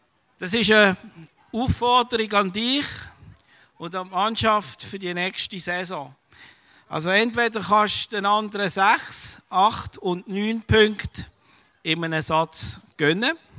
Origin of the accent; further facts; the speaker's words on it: Aesch, Basel-Landschaft, Switzerland; Ich bin hier in Asch aufgewachsen, ich bin hier in die Schule gegangen